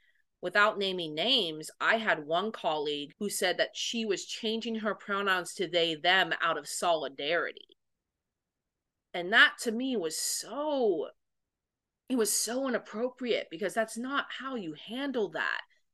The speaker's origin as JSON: {"language": "English", "town": "Novato", "region": "California", "country": "United States", "tie": "born or raised there", "said": "You know, I grew up in Novato, California. I was in a beautiful two-story house for most of my life."}